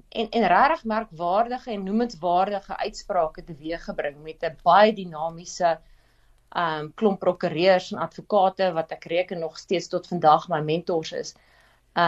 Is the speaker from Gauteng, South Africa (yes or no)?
yes; Randfontein, Gauteng, South Africa; ek kom eintlik van die Wesrand af, by klein hoeve groot geword, buite Randfontein skool gegaan, in die klein dorpie, laerskool en hoërskool